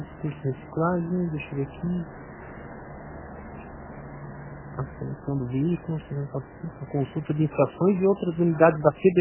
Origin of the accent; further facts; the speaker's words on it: Santa Catarina, Brazil; Eu sou aqui de Santa Catarina também, sou do concessionário Copcar BMW, da parte de motos.